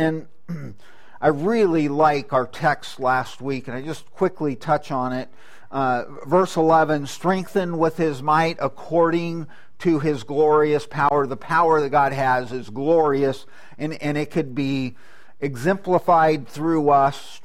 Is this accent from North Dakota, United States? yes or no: no; California, United States; Where I grew up in California, down in the San Joaquin Valley, hawks, never saw eagles